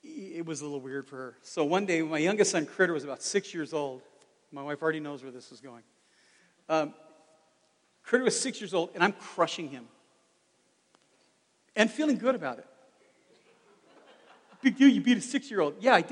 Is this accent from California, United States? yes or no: yes; Los Angeles, California, United States; Now, I grew up in the ghetto. I can say these things. I really did. I grew up in South Central LA.